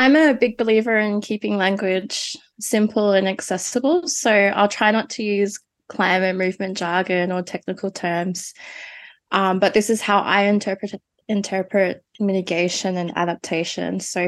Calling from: Namukulu, Niue; I'm joining you from the Rock of Polynesia, Niue Island from the village of Namakulu.

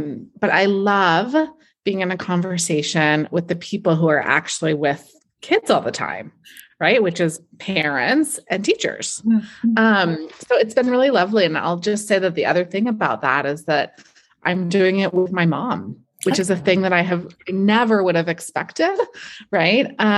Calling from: Santa Cruz, California, United States; Yeah, I'm coming from Santa Cruz, California. So just a couple minutes away from the beach, but up in the mountains.

